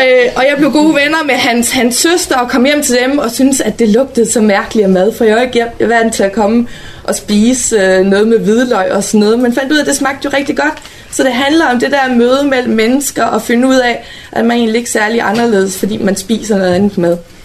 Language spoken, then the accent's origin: Danish; Region of Southern Denmark, Denmark; now in Aalborg, Denmark; Jeg bor i Aalborg, men ikke nok med det, så er jeg født og opvokset i Sønderjylland. Og for at det ikke skal være løgn, så er jeg faktisk også tredje generation indvandrer.